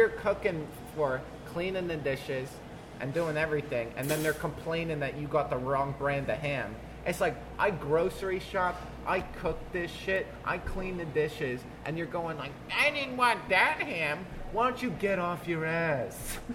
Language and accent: English; New Jersey, United States; I keep it real, and I'm crazy, and I'm from Jersey